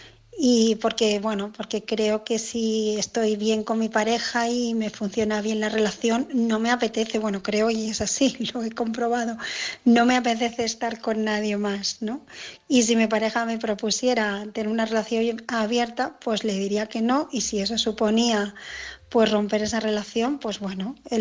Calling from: Barcelona, Catalonia, Spain; de Barcelona

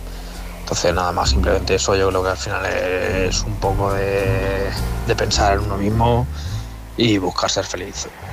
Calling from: Sonseca, Castilla-La Mancha, Spain; Hola, buenas … de Sonseca.

